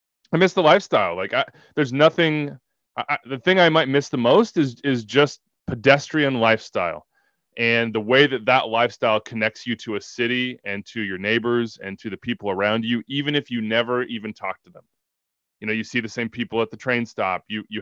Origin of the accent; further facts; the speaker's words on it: Wichita, Kansas, United States; And I'm from Wichita, Kansas, and I went to KU and I lived here for a year.